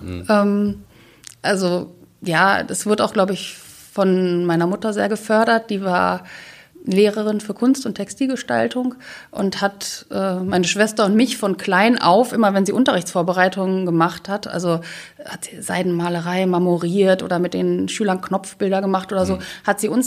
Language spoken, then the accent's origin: German; Detmold, North Rhine-Westphalia, Germany; moved away as an adult; now in Wuppertal, Germany; Also ich komme halt aus Detmold und Detmold ist so eine kleine Fachwerkstadt. Im Krieg sind so zwei Häuser zerstört worden, da ist alles so intakt und ja, so Teutoburger Wald, Hügellandschaft